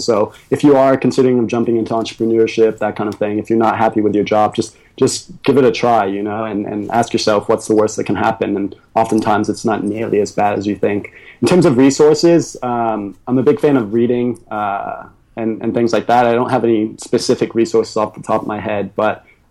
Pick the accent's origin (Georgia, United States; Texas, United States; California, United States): Texas, United States; Growing up in Texas.